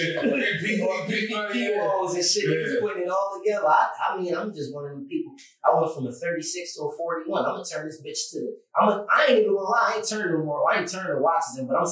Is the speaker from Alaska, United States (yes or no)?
no; Philadelphia, Pennsylvania, United States; He from North Philly. Strawberry Mansion. I'm from West Philly. We not from the same area.